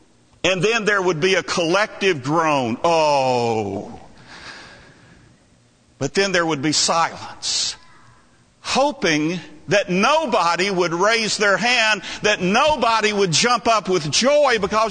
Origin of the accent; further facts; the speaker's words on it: Alabama, United States; Week after Christmas, Joyce and I made a trip to Alabama to visit my mother. Well, we were in my hometown, and we were driving down Main Street one day, and I saw the old gun store.